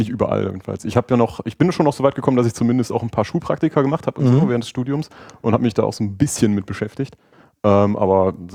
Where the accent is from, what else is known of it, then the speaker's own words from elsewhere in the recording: Oldenburg, Lower Saxony, Germany; now in Cologne, Germany; Ich komme nämlich eigentlich aus Oldenburg, nicht aus Köln